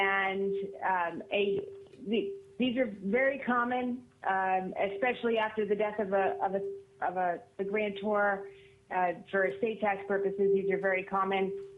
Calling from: Homer, Alaska, United States; I'm calling you from Homer, Alaska today.

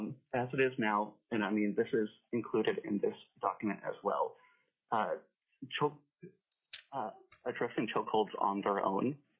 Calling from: Juneau, Alaska, United States; I'm calling from Juneau

